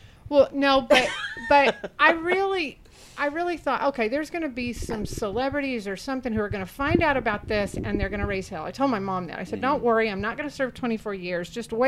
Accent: Charleston, Arkansas, United States; Senator Dale Bumpers is from the little bitty hometown that I grew up in, Charleston, Arkansas, population 2000

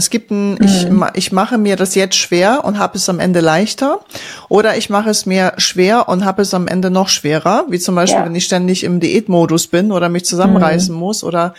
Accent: Poland; Aber wir Mädels, ich sage jetzt mal aus dem Osten, also aus dem Ostosten, ich komme aus Polen

